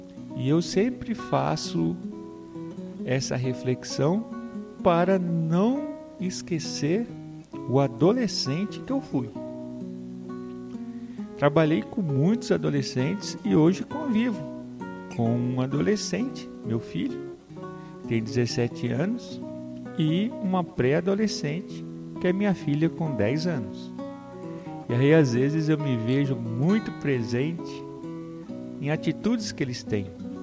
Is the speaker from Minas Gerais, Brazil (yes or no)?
no; Pompeia, São Paulo, Brazil; são as minhas memórias da minha infância, da minha adolescência e da minha juventude em Pompeia